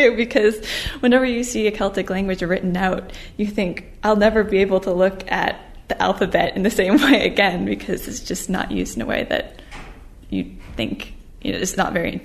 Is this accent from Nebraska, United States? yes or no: no; Brewer, Maine, United States; I'm from Brewer, Maine.